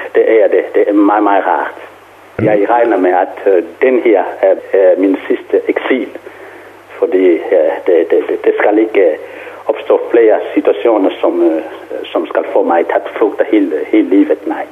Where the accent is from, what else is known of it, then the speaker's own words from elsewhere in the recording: Cabinda, Angola; Danish is a second language; Og 2 år senere, så besluttede jeg at vende tilbage til mit hjemland. Og det skete i 1993, hvor jeg kom i Cabinda og gik ind for at arbejde også i kirken i Cabinda som præstaspirant.